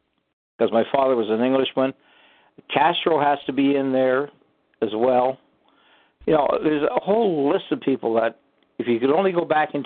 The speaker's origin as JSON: {"language": "English", "country": "Canada", "said": "I was just in Cuba, again, being Canadian."}